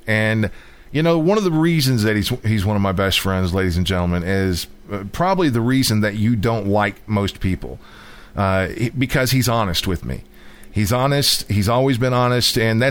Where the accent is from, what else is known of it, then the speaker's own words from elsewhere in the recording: London, Ontario, Canada; now in United States; You know, I've got friends that I have here in my hometown. Of course, I don't live in London, Ontario, Canada, but I live in the South, the Southern United States, somewhere in the Bluegrass State.